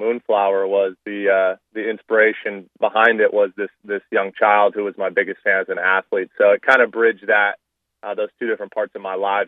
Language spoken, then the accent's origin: English; Los Angeles, California, United States; But I was growing up in the Los Angeles area, as I mentioned, and I was going to Oak Park High School in Northern LA, and I was a 17-year-old kind of wide-eyed kid